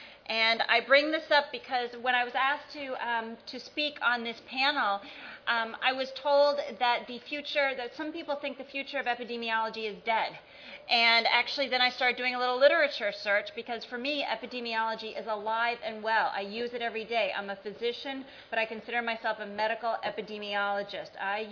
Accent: New York, United States; a big booming voice that I have from all my years as a New Yorker.

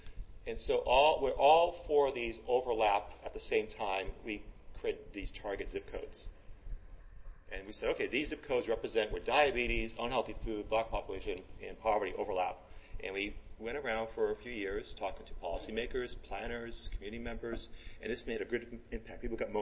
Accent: Fort Lauderdale, Florida, United States; I'm from Fort Lauderdale, Florida.

